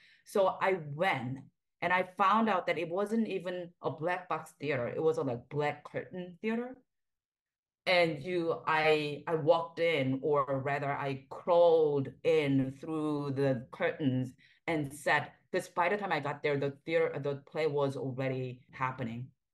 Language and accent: English; South Korea; moved away; I grew up in South Korea, and I was about 12, and I was waiting for a bus.